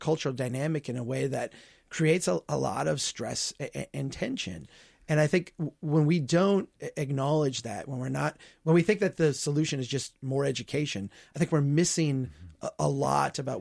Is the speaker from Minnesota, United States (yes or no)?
yes; Brainerd, Minnesota, United States; if you're 20 years old and you're living in my hometown of Brainerd, something's wrong.